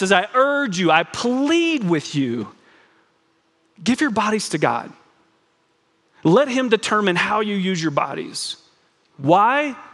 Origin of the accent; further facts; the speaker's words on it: Kentucky, United States; I can appreciate this because I'm from Kentucky